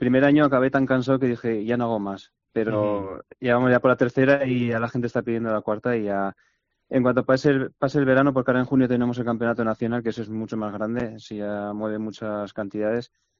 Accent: Mutilva, Navarre, Spain; Soy de Pamplona, entonces se hace todo aquí alrededor. Y como soy de Mutilva

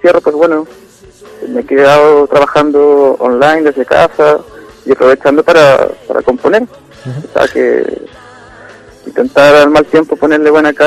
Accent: Santiago, Santiago Metropolitan Region, Chile; also born or lived in Salamanca / Galicia; now in Spain; yo nací en Chile, soy Santiago de Chile, y llegué aquí a España en el 2004. Nada, estuve en Salamanca

